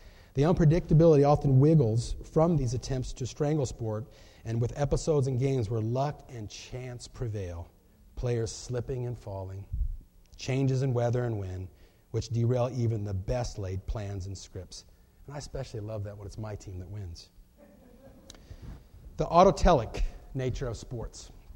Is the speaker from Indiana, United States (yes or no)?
yes; Indiana, United States; I'm from Indiana, so I know that.